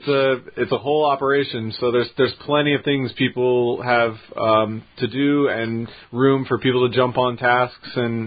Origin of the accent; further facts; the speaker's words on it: United States; And relax. I'm from Washington.